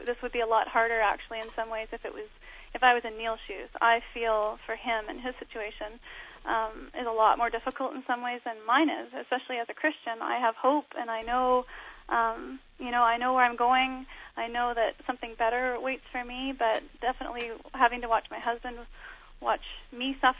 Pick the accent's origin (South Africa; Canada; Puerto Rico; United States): Canada; London, Ontario; now in Vancouver, Canada; Actually, in Southern Ontario. I was born in London. My parents went to school there, and that's where I was born and raised.